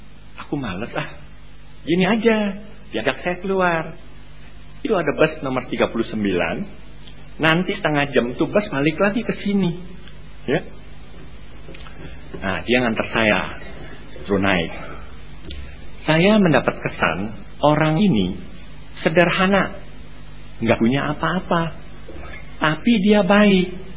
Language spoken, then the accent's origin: Indonesian; Shanghai, China; moved away; Saya datang dari Shanghai, masa revolusi besar kebudayaan. Saya meninggalkan Shanghai, saya bekerja di sini.